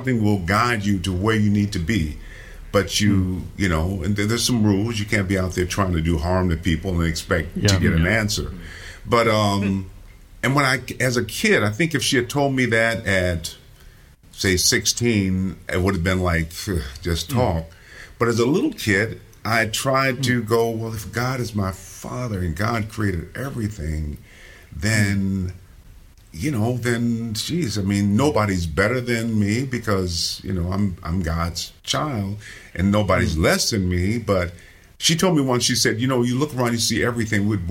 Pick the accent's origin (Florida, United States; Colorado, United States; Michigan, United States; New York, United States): Michigan, United States; Benton Harbor; born there; Came up to Michigan, where her family had migrated to, Benton Harbor, and gave birth to me and died. I was born in December.